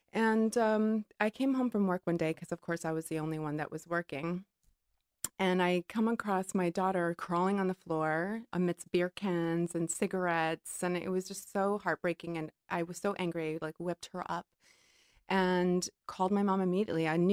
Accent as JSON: {"language": "English", "region": "Hawaii", "country": "United States", "tie": "born or raised there", "said": "And I think it was growing up in Hawaii. It was great, but I was made to feel extremely ugly by everyone else"}